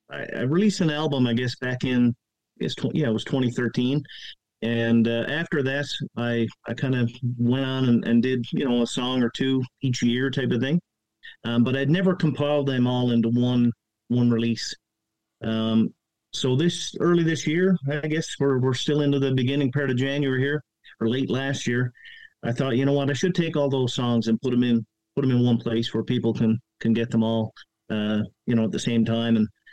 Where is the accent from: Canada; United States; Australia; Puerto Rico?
Canada; Torbay, Newfoundland and Labrador; moved away as an adult; I'm originally from Torbay, and, you know, grew up in Torbay. And we moved, myself, my wife, and two kids, we moved to Alberta back in 2012.